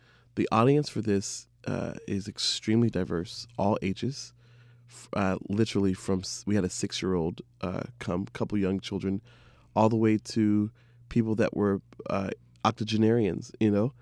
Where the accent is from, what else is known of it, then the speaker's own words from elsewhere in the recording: Georgia, United States; I may pull out a song in the Atlanta area, since I'm from Georgia, that I know is popular in that region because I was born in that region